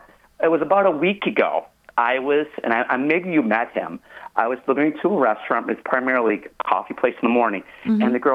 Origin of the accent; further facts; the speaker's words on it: Buffalo, New York, United States; Like, I'm from Buffalo. You know